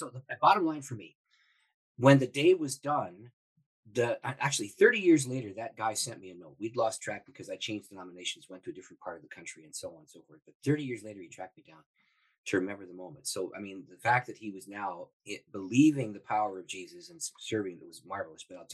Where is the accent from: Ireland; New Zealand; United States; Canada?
Canada; I'm Canadian.